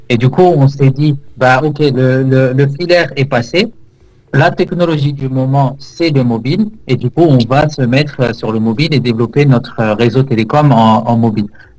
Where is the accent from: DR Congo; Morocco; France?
Morocco; moi je suis marocain d'origine